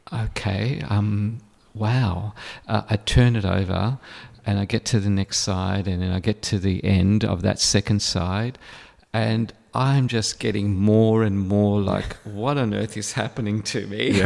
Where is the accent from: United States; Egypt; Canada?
Egypt; Alexandria, Alexandria Governorate; I grew up in Alexandria.